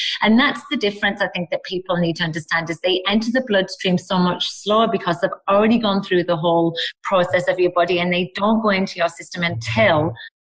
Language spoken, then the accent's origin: English; United Kingdom; But I know that like for me being British